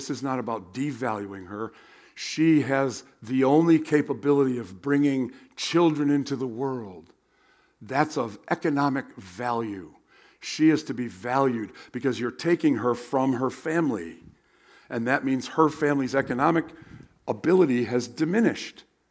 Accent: United States; I'm from the United States. We don't do that.

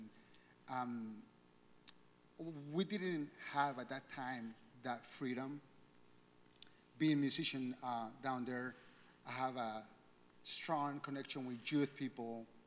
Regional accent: Honduras; born or raised there; now in United States

